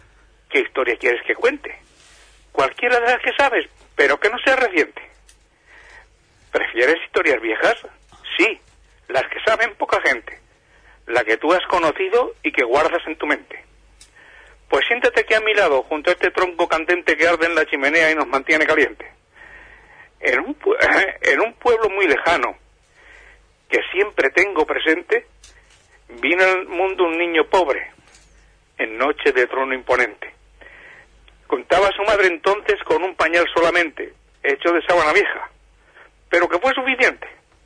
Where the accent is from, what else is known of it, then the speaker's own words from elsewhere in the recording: Andalusia, Spain; mi tierra, Andalucía, mi tierra